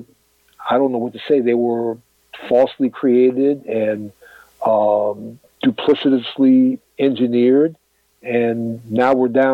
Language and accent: English; Chicago, Illinois, United States; I'm originally from Chicago